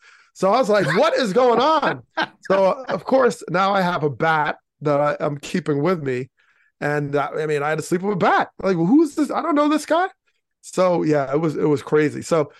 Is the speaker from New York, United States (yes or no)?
yes; New York, United States; Well, I grew up outside of New York City.